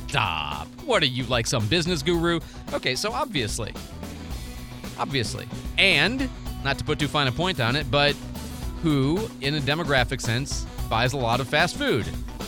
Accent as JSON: {"language": "English", "town": "Chicago", "region": "Illinois", "country": "United States", "tie": "born or raised there", "also_born_or_lived": "Oregon", "said": "I grew up in Chicago. They were one of the sort of early recyclers. We lived in Oregon where it was a penalty."}